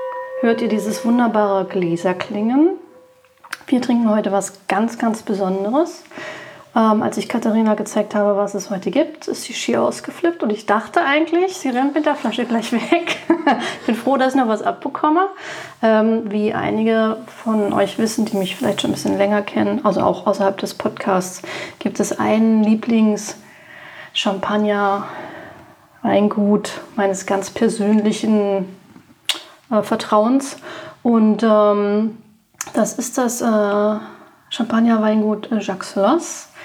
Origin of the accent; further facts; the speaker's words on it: Berlin, Germany; born there; Ich bin geborene Berlinerin und betreibe hier seit 10 Jahren das Zwei-Sterne-Restaurant Tim Rau